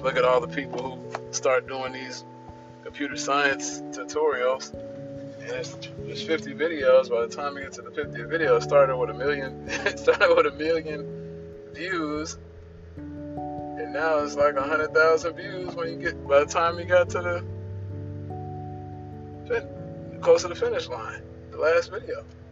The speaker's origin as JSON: {"language": "English", "region": "California", "country": "United States", "lives_now": "Mississippi, United States", "said": "I am from California, but had to move to Mississippi so I could help family."}